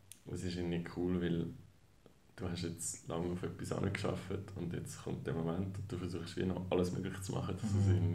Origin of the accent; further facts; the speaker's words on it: Zurich, Switzerland; Ich bin ursprünglich in Zürich aufgewachsen, habe Jus studiert, also bin da in die Schule gegangen und alles.